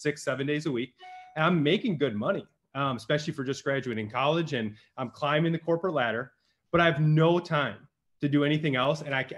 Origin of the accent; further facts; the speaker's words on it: Wisconsin, United States; I grew up in Northeastern Wisconsin, a hardworking blue class, small town, same with my family